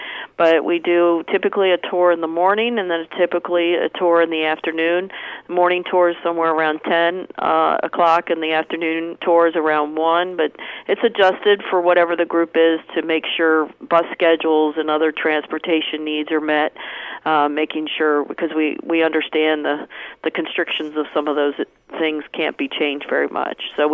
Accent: East Coast, United States; now in California, United States; Well, I grew up on the East Coast, and I went to Maine and got a forestry degree

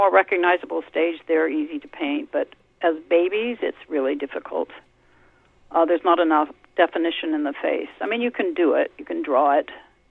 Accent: Portland, Oregon, United States; now in California, United States; Originally, I'm from Oregon, born in Portland. But when my dad was transferred down to California, I am now a Californian.

